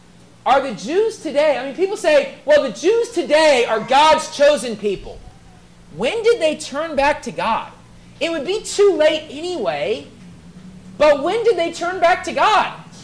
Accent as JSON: {"language": "English", "country": "United States", "tie": "born or raised there", "said": "I grew up in the United States"}